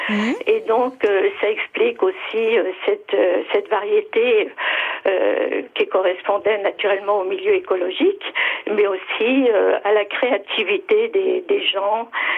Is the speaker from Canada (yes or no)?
no; Paris, Île-de-France, France; moi, je suis parisienne.